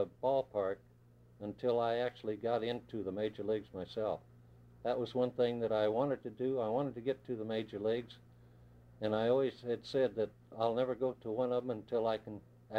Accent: Salina, Kansas, United States; also born or lived in Longford; I was born in Longford, Kansas, and then shortly afterwards moved to Salina, which is about 20, 25 miles away from there. And I grew up there, went through high school in Salina

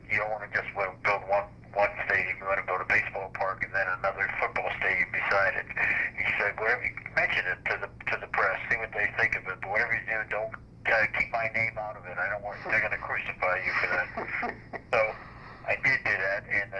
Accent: Pittsburgh, Pennsylvania, United States; I grew up in Pittsburgh, as I said, and I saw the change from Forbes Field, which was built in 1909.

